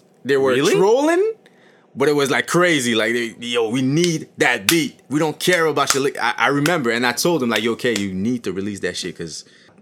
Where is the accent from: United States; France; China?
France; first language French; English is a second language; Because, you know, French is my first language, so you're going to hear it. But back then, it was, like, heavier, like...